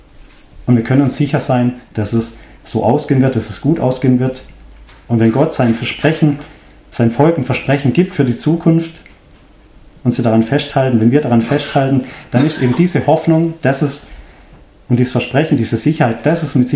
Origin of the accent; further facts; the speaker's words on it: Freiburg, Baden-Württemberg, Germany; Ich komme ja aus Freiburg oder bin da geboren.